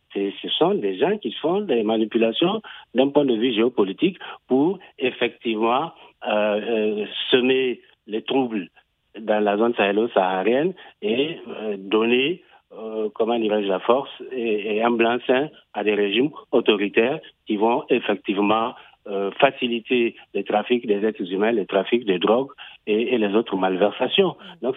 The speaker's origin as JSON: {"language": "French", "country": "Niger", "said": "Nous sommes tous des Nigériens, parce que nous avons la nationalité nigérienne et nous vivons sur ce territoire que nous partageons."}